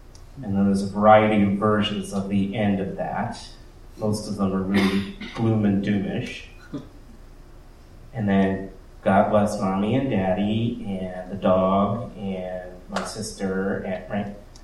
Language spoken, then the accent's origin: English; Boston, Massachusetts, United States; I grew up in the Boston area. I come out of the congregational tradition.